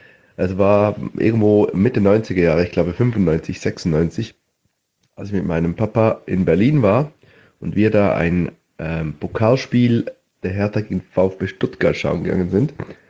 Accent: Switzerland; ich komme aus der Schweiz und anders als andere Hertha-Fans bin ich nicht der typische Fan, der mal in Berlin gewohnt hat. Also ich habe nie in Berlin gewohnt.

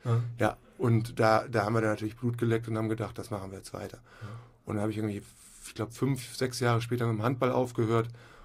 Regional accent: Hamburg, Germany; ich komme auch aus Hamburg, Hamburg-Rahlstedt, und habe da so ganz normal Abitur gemacht

